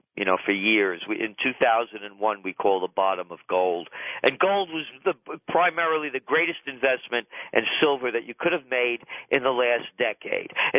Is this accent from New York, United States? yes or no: yes; New York City, New York, United States; and I'm a New Yorker, and I live north of Ground Zero, know this area like the back of my hand